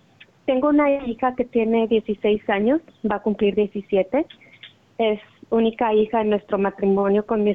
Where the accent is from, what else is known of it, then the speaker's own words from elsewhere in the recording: Mexico; yo fui criada en México con una educación un poco estricta por parte de mi papá.